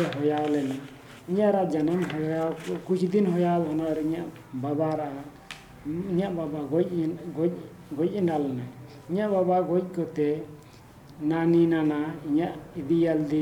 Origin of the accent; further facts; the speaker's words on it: Jahu, Himachal Pradesh, India; born there; मेरा जन्म जाहू ग्राम जाहू गांव में हुआ।